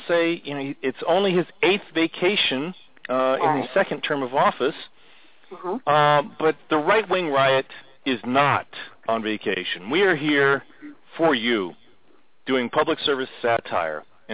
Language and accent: English; Texas, United States; What has Texas Governor Rick Perry been doing about the flood of illegal immigrants into his state, my home state of Texas?